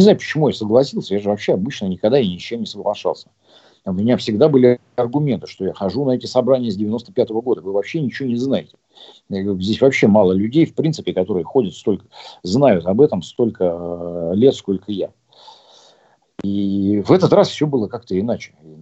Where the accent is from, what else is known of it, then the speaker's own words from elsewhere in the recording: Kazan, Tatarstan, Russia; now in Moscow, Russia; а я вот из Казани